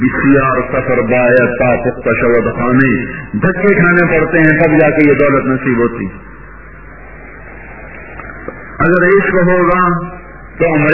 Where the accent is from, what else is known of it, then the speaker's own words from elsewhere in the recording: Pakistan; میں پاکستان سے ہوں, یہ میرا نام ہے, میں یہاں حج کے لیے آیا ہوں.